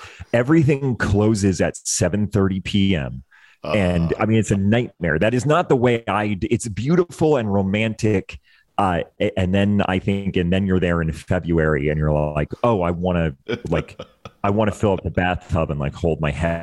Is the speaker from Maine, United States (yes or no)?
yes; Maine, United States; My hometown has 2,000 people in it, and my closest neighbor was like a 3/4 of a mile. Like, you don't see anybody anyway. We were there all summer, and Maine is like an incredible place